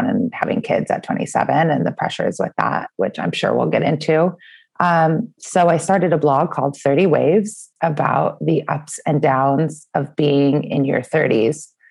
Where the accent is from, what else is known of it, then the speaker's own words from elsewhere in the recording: Seattle, Washington, United States; moved away as an adult; also born or lived in San Francisco / London; now in New York, United States; I grew up in Seattle and then moved down to SF around 25 after grad school and got into the tech boom, moved to London for a little bit. And now I've been in New York the past 5 years.